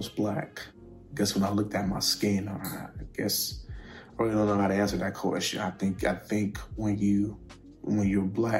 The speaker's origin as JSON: {"language": "English", "town": "Portland", "region": "Oregon", "country": "United States", "tie": "born or raised there", "said": "I'm 16 years old. I go to Grant High School. Born and raised in Portland, Oregon."}